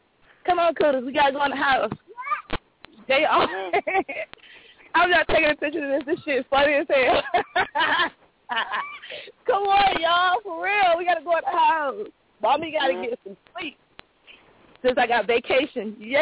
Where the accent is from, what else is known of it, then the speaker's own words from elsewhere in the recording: Miami, Florida, United States; Born and raised in Miami, Florida, KOD girl, stripper by night, nurse by day.